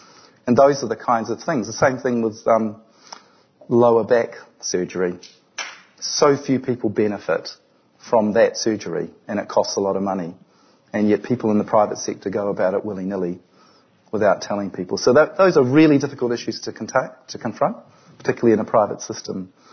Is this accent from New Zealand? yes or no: yes; New Zealand; now in Australia; because I'm a Kiwi, obviously